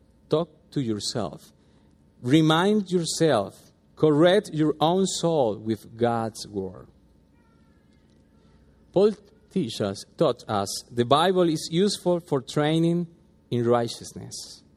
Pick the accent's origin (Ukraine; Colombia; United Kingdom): Colombia; English is a second language; I remember in Colombia, I'm from Colombia